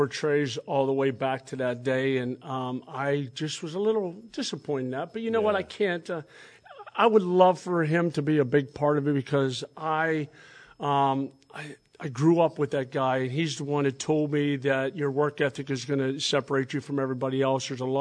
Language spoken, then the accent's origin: English; East Brady, Pennsylvania, United States; for my hometown where I grew up in, East Brady, all my buddies that played football with me on a 28-man roster, 60 in my graduating class